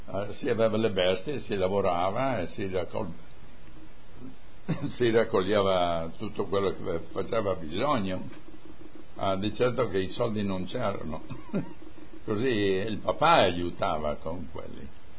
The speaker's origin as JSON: {"language": "Italian", "town": "Giai di Aviano", "region": "Friuli-Venezia Giulia", "country": "Italy", "tie": "born there", "said": "Io sono nato a Giai di Aviano, provincia Pordenone, nel 1922, il 10 novembre."}